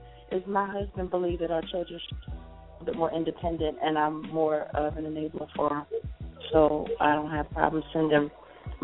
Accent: New Jersey, United States; because I was brought up in Jersey.

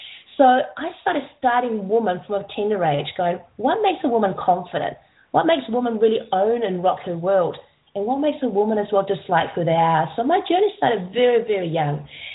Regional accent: Lima, Peru; now in New Zealand; So that's a bit of a long name. I'm originally from Peru, Lima. And I've been living in New Zealand since 1989 and traveled quite a bit.

